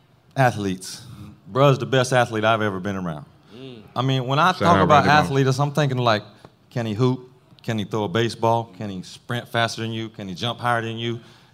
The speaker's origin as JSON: {"language": "English", "town": "Bell", "region": "Florida", "country": "United States", "said": "I'm from Bell, little old town, and I go to Gainesville. Gainesville's not much bigger than Bell, but it's a little bit bigger, and it's the first time I've been away from home"}